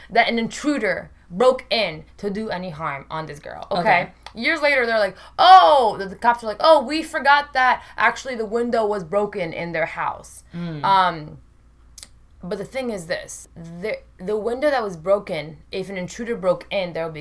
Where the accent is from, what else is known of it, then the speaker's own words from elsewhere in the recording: Baton Rouge, Louisiana, United States; I grew up in Baton Rouge.